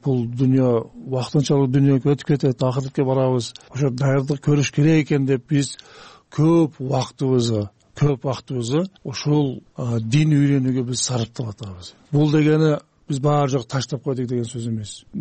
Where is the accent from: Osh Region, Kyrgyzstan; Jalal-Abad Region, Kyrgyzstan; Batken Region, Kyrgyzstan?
Osh Region, Kyrgyzstan; Osh; Ошто төрөлгөнмүн, ошто чоңойгонмун, ошто окугонмун.